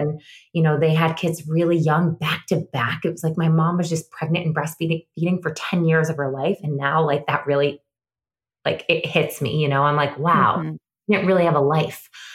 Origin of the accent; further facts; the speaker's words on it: Syracuse, New York, United States; now in New York City, United States; I'm from Syracuse, New York. I moved to New York 15 years ago, I think this year almost.